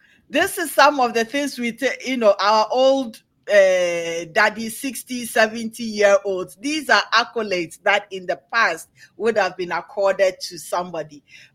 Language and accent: English; Ghana; So for myself, growing up in Ghana, the type of schools I went to, the decisions I made in my life